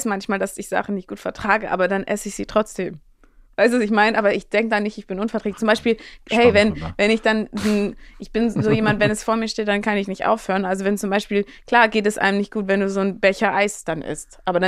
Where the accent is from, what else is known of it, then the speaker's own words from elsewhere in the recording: Maschen, Lower Saxony, Germany; also born or lived in Hamburg; Nee, ich bin noch aus Maschen. Ich bin in Hamburg geboren, aber eigentlich in Maschen.